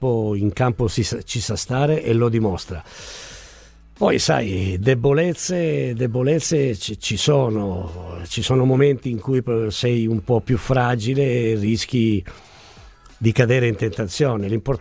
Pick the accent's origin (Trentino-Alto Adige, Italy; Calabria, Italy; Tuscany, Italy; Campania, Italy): Calabria, Italy; perché da buon calabrese